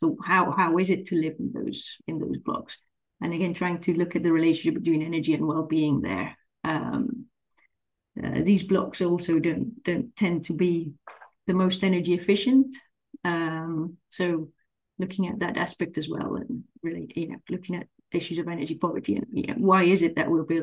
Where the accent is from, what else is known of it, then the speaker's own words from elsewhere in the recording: Colombia; now in Canada; I understand Canada is a cold country in the winter, and I'm from Colombia.